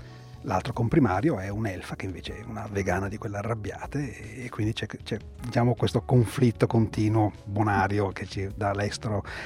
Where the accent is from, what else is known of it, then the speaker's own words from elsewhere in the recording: Milan, Lombardy, Italy; Io sono di Milano, sono a 10 minuti da Bonelli.